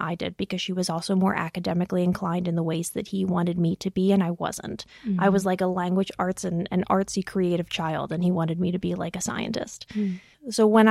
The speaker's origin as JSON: {"language": "English", "country": "United States", "lives_now": "Berlin, Germany", "said": "I am an American voiceover artist, comedian, musician, and performer currently based in Berlin."}